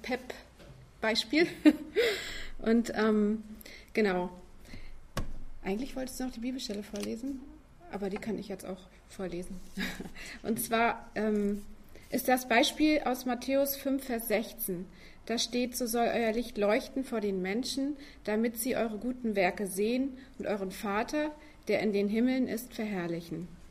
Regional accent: Ducherow, Mecklenburg-Vorpommern, Germany; in meinem Heimatdorf in Ducherow und war irgendwie bedrückt.

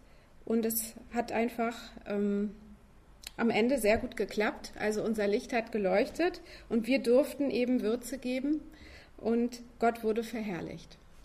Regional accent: Ducherow, Mecklenburg-Vorpommern, Germany; in meinem Heimatdorf in Ducherow und war irgendwie bedrückt.

